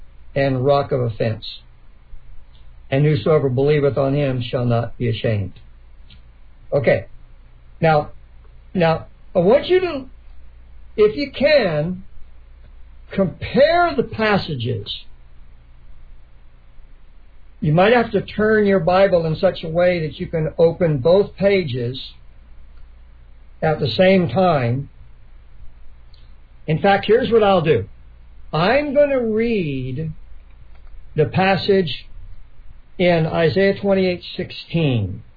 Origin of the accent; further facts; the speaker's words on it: Texas, United States; I guess I got to say y'all, since I'm from Texas, right?